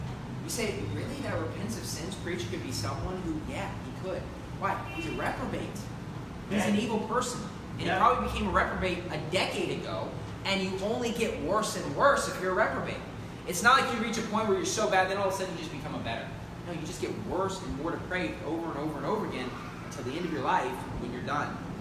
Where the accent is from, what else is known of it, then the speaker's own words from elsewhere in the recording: West Virginia, United States; now in Philippines; But I'll tell you what, where I grew up in West Virginia, it's known as the mountain state.